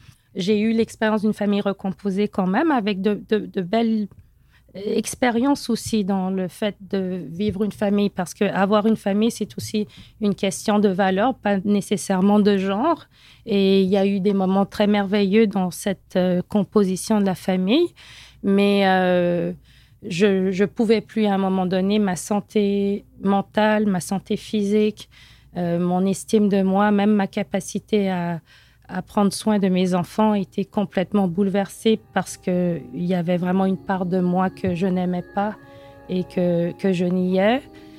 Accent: Senegal; quand j'étais jeune, j'ai grandi au Sénégal.

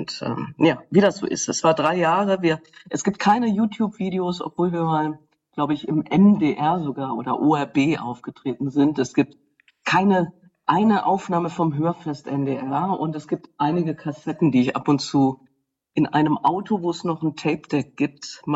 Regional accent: Berlin, Germany; born there; ich bin ja auch keine Hamburgerin, ich bin ja in Berlin geboren und das zählt ja gar nicht

